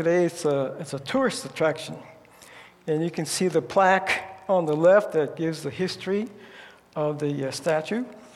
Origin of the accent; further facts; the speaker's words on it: Okinawa, Japan; moved away as an adult; also born or lived in Hawaii; I was born and raised in Okinawa, Japan. My dad's from Hawaii, but he went to Okinawa in 1949 to work for the Army, our Army. And so I was born there, and I lived there until I was 18